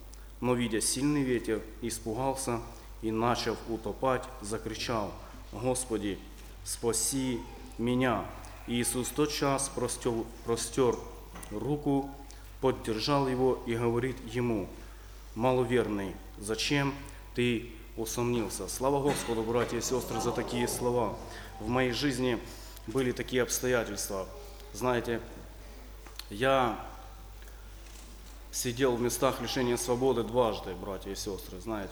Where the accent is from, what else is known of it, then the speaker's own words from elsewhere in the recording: Donbas, Ukraine; now in Kyiv Oblast, Ukraine; Я сам из Донбасса. Вот. Но здесь уже в Киевской области живу 4-й год.